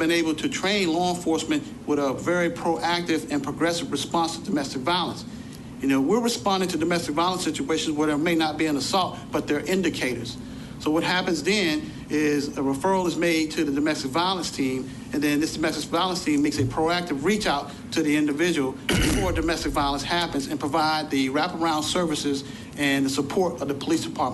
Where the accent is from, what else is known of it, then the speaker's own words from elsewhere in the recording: Pensacola, Florida, United States; they say, where are you originally from? I say, Pensacola, Florida.